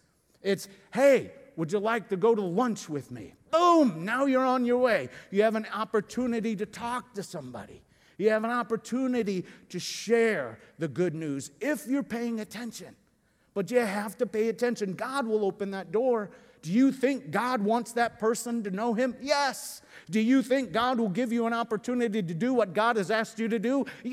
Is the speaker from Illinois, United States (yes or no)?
yes; Chicago, Illinois, United States; And I had WGN because I grew up in Chicago.